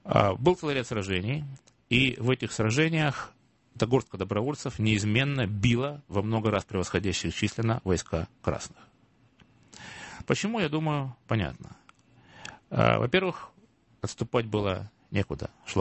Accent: Don, Russia; Я просто немножко знаю эти донские места, как уроженец тех краев.

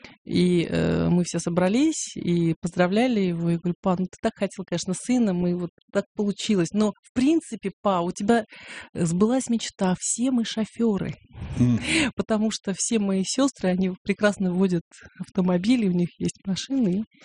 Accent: Elista, Kalmykia, Russia; Я родилась в Элисте, в столице Калмыкии. Прожила там всю сознательную жизнь, там училась, закончила школу, там же университет закончила.

